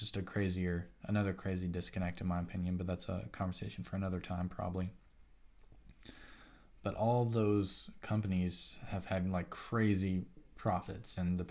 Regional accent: United States; which is wild to me, being an American.

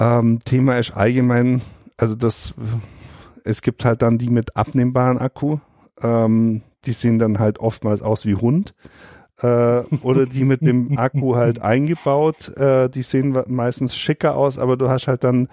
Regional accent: Kruzell, Bavaria, Germany; also born or lived in Kempten; Also wir haben ja als Kind in Kruzell gewohnt und in Kempten haben meine Eltern gearbeitet.

